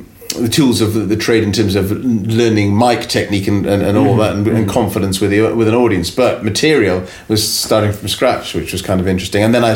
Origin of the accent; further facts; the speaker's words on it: United Kingdom; It was being British at that time and doing stand-up or improv.